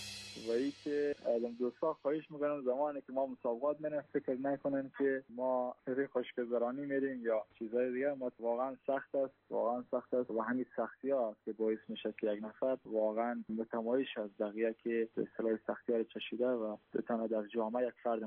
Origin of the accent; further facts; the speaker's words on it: Afghanistan; ما برای وطن خودمان افغانستان که فعلا وضعیت چیزها وضعیت بدی است